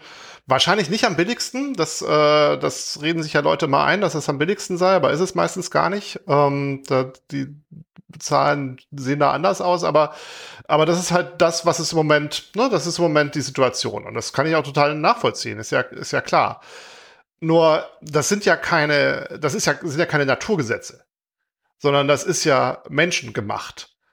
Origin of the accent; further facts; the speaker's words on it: Heilbronn, Baden-Württemberg, Germany; Ich komme aus Heilbronn ursprünglich, nicht so weit weg von wo der Wolfgang heute wohnt.